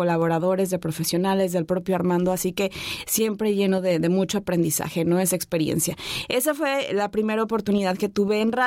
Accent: Los Cabos, Baja California Sur, Mexico; also born or lived in Guadalajara; Y bueno, yo nací en Guadalajara, Jalisco, pero mis papás, haz de cuenta, no tenían ni un mes de que había nacido cuando se vinieron a vivir aquí a Los Cabos.

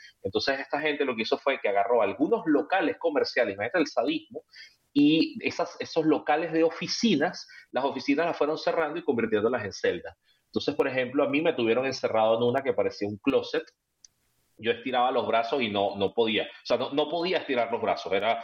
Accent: Venezuela; also born or lived in Spain; soy venezolano y español. Mi familia materna llegó a Venezuela como en el 79 y se volvieron a ir todos a partir del 94, 95. Ya mi madre se fue en 2010.

